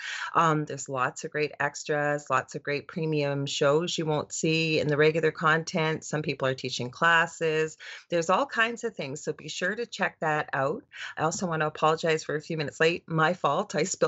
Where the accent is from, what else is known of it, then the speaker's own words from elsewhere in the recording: Thunder Bay, Ontario, Canada; I'm from Thunder Bay, Northwestern Ontario.